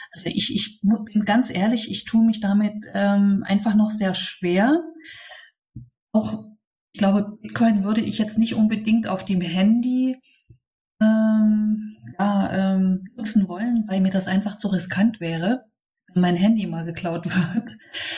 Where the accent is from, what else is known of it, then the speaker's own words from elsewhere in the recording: Leipzig, Saxony, Germany; in Leipzig, wo ich herkomme